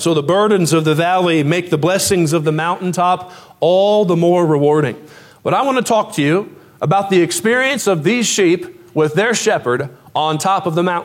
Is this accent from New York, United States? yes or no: no; Indiana, United States; Now, I grew up in Indiana. We didn't have mountains. We didn't even have hills, okay? We just had cornfields, okay?